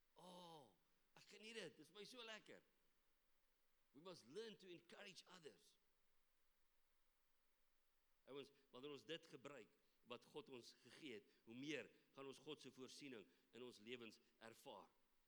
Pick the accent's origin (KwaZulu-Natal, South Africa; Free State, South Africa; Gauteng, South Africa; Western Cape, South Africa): Free State, South Africa; Okay, ek is 'n Vrystater.